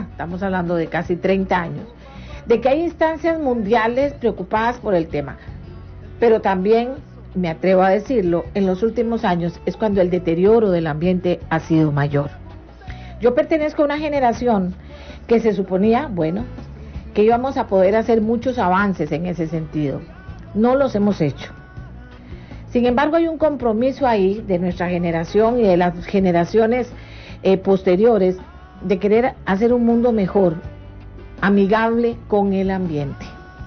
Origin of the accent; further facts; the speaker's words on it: Costa Rica; como somos los costarricenses, personas de estudio, personas de gran conciencia y de gran inteligencia emocional